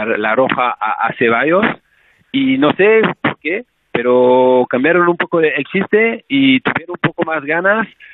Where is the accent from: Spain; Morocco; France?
France; Spanish is a second language; eso en Francia ya lo sabemos todos